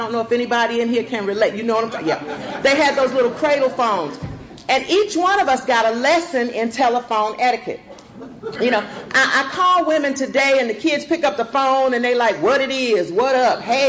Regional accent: Georgia, United States; also born or lived in North Carolina; now in Fayetteville, United States; My father was military. We're from Georgia originally. He moved us to Fort Bragg, and that's where he stayed, or we stayed, until his death and even after his death, and I still live in the same city on the same side of town today.

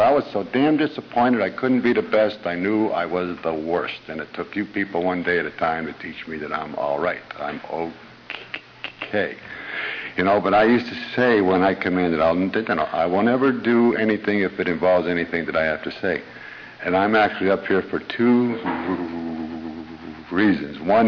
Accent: Erie, Pennsylvania, United States; born there; I was the oldest of three, and I was born in Erie, Pennsylvania.

